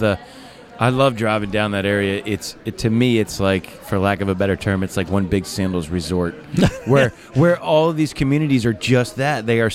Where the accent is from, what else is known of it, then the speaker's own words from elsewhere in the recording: St. Louis, Missouri, United States; I'm from St. Louis. I know exactly what you're talking about. My father still lives there